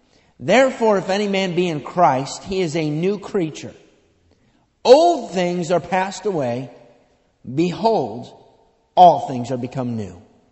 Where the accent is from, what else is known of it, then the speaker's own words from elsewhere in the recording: Rochester, New York, United States; Well, I grew up on the east side of town, but I got married, moved on the west side of town, and pretty much lived in the greater Rochester area all my life.